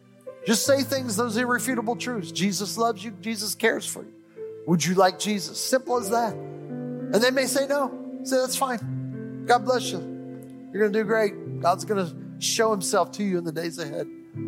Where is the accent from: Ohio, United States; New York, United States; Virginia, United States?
Ohio, United States; Cleveland; I'm from Cleveland too.